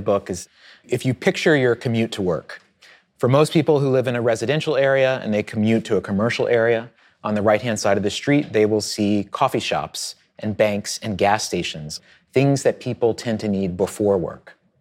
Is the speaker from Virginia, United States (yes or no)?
yes; Virginia, United States; But I grew up in Southwest Virginia on a farm